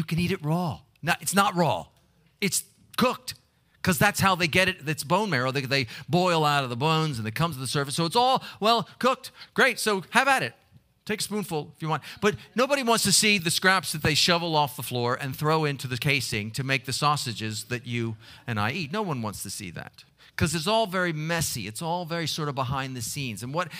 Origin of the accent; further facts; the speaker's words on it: Baltimore, Maryland, United States; I didn't grow up here, but I grew up in Baltimore, and scrapple was part of our regular diet, you know.